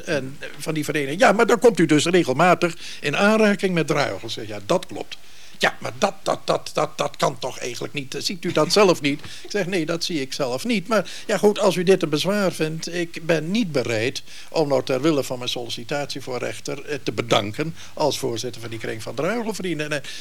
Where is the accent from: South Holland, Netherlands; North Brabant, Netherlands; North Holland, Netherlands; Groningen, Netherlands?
Groningen, Netherlands; in mijn jeugd in Groningen werd ik op het gymnasium er wel op aangekeken, hoor.